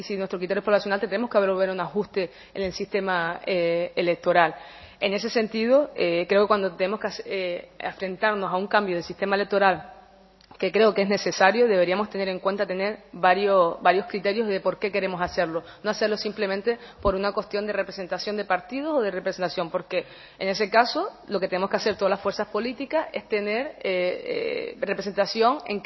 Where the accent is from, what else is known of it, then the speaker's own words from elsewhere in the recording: Canary Islands, Spain; somos los canarios quienes tenemos que decidir cómo lo queremos